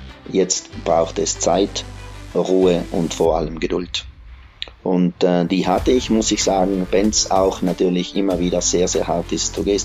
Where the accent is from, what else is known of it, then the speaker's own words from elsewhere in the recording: Naturns, Trentino-Alto Adige, Italy; Und ich bin ein echter Südtiroler. Und es freut mich eben, dass ich hier geboren bin und hier auch leben darf. Ich wohne in meinem Geburtsort in Naturns. Das ist eine Gemeinde mit 6000 Einwohnern in der Nähe von Meran.